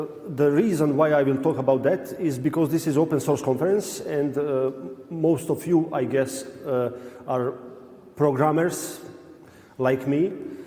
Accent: Serbia; I'm originally from Serbia.

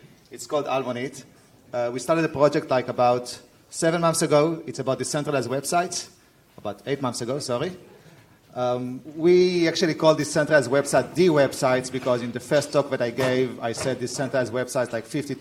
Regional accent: Israel; now in Berlin, Germany; So I'm from Israel, I'm living in Berlin.

